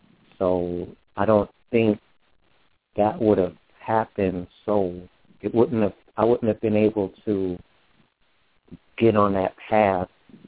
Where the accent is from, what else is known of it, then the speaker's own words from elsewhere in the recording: Queens, New York, United States; I was born in Queens, New York, grew up in Corona, East Elmhurst.